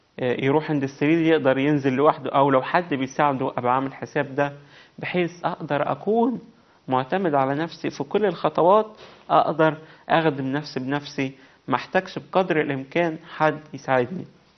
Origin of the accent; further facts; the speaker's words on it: Egypt; ونتمنى كمان ان هي تبقى موجودة عندنا في مصر